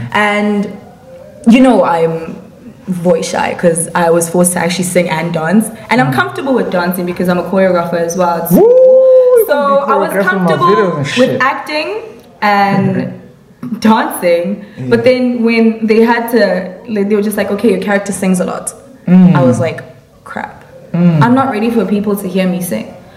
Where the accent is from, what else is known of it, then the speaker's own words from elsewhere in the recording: Umlazi, KwaZulu-Natal, South Africa; Okay, so I'm from Mlazi